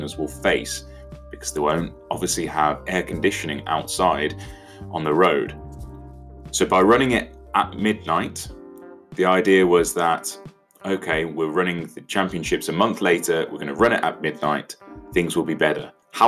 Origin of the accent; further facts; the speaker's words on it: United Kingdom; I am obviously a British individual. I'm based here in GB.